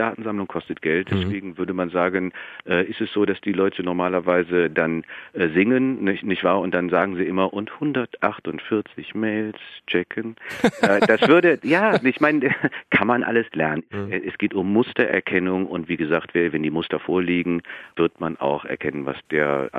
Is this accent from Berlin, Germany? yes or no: no; Düsseldorf, North Rhine-Westphalia, Germany; ich komme aus Düsseldorf